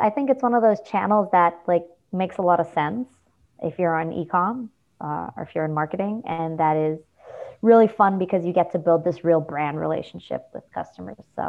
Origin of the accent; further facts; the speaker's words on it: Germany; English is a second language; moved away; Born and raised in Germany. That's why no one knows how to say my last name.